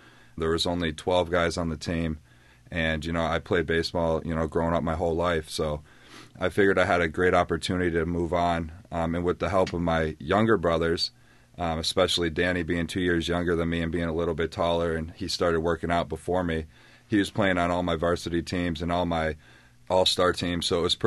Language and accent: English; Buffalo, New York, United States; growing up in Buffalo, New York, we played three or four different sports throughout the year.